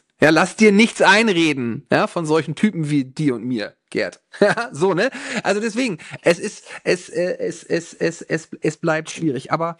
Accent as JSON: {"language": "German", "region": "Hamburg", "country": "Germany", "said": "Ich komme aus Hamburg"}